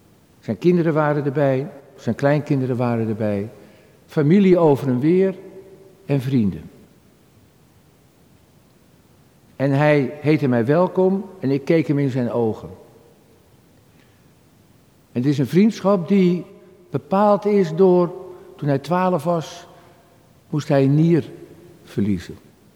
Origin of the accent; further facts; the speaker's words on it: Halfweg, North Holland, Netherlands; born there; Het was de zoete inval in Halfweg, de plek waar ik geboren ben, vlakbij Amsterdam.